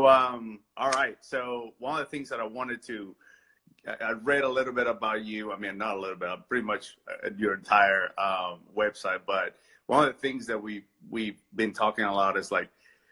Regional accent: Venezuela; I'm actually from Venezuela. I'm a little bit north of Peru.

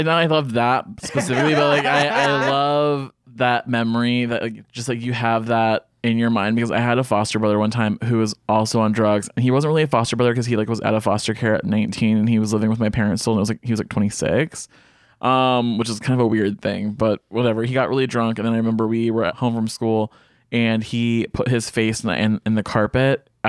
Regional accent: Kansas, United States; Yeah, I'm from Kansas, so I mean, it just jumps out.

